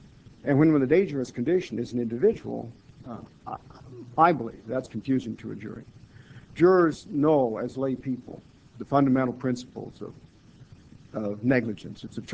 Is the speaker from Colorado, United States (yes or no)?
yes; Fort Collins, Colorado, United States; I'm from Fort Collins.